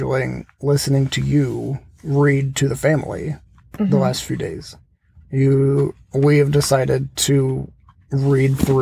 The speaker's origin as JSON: {"language": "English", "region": "Texas", "country": "United States", "also_born_or_lived": "Louisiana", "said": "Well, yeah, but that's like, I'm not from Texas on a technicality. Like it doesn't really count. I will still say I'm from Texas, but only because Cajun is like the south of the south."}